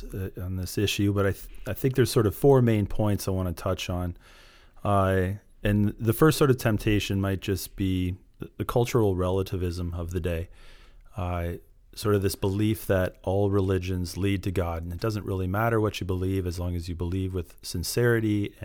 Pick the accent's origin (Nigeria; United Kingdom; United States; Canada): Canada; This is partially, I think, being a Canadian thing. We don't want to offend people.